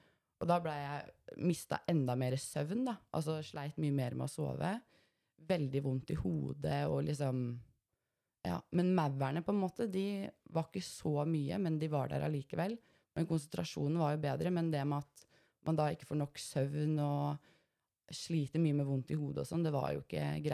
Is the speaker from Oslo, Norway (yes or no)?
no; Horten, Vestfold, Norway; I Horten, så hadde vi håndklær på et sånn stativ